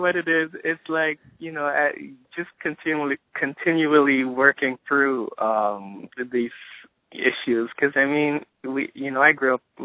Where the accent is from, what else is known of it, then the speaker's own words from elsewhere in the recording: Guyana; moved away; so I grew up in Guyana, but, and I, you know, I left, you know, many years ago.